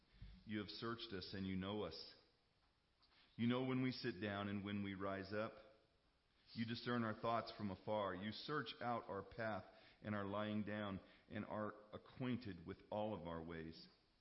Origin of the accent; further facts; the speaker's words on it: Arizona, United States; But when you're born and raised in Arizona, those are exceptional.